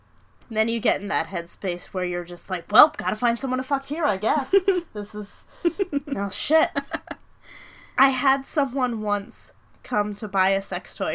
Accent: New York, United States; accent: Long Island; Every time I get sad, he sends me a video in a Long Island accent because I grew up on Long Island

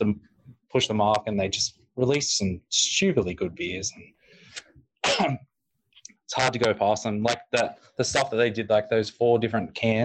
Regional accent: Sydney, New South Wales, Australia; I'm originally from Sydney

